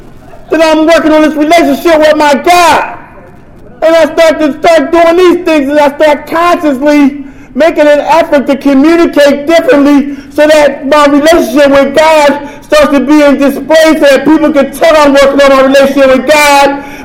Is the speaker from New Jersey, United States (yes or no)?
yes; Camden, New Jersey, United States; now in Washington, United States; I know we in D.C., but I'm from Camden. New Jersey, that is.